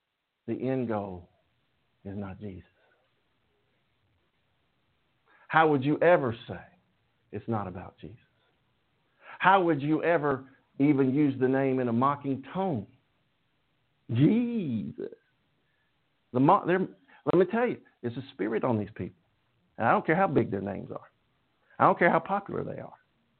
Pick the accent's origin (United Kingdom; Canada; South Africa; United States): United Kingdom; England; And I'm not even Irish. I'm English.